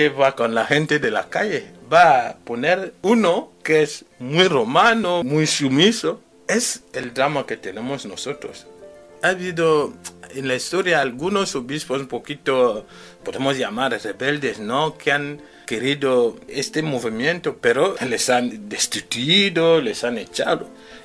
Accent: Cameroon; porque yo vengo de Camerún. Veo cómo la gente vive

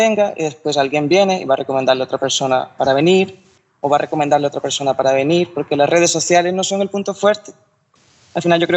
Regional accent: Málaga, Andalusia, Spain; moved away; yo vengo de Málaga y llegué hace 2 años.

